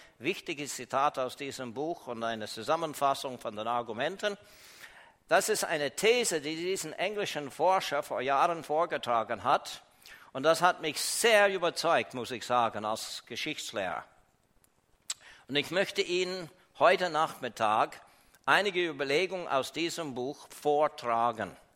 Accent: Canada; Als Kanadier ist mein Oberhaupt, wenn man will, die Königin Elisabeth von England.

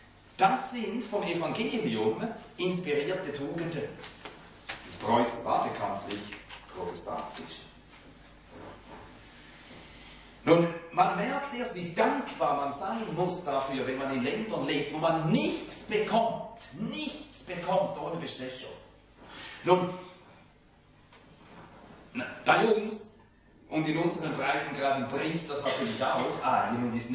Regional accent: Finland; ich bin Finne und so lese und betrachte ich die Geschichte ein bisschen distanzierter.

